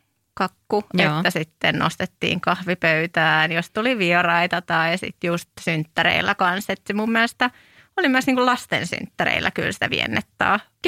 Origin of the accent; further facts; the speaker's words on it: Lohja, Uusimaa, Finland; mä oon siis Lohjalta kotoisin